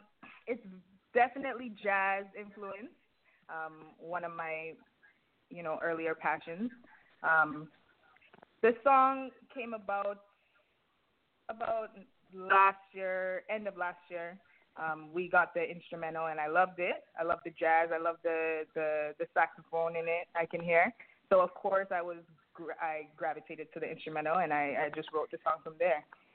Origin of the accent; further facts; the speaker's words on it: Scarborough, Ontario, Canada; Jane and Finch, Driftwood, that's where I grew, that's where I was born. I was raised in Scarborough. It's a little outskirts of Toronto. And then I went to Brampton. So I'm all around the GTA, basically, the greater Toronto area, all around.